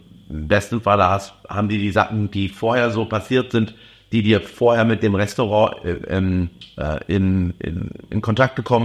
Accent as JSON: {"language": "German", "region": "East Germany", "country": "Germany", "tie": "born or raised there", "said": "Ich bin im Osten groß geworden. In der DDR war das ja mit Polen, Automärkten und so."}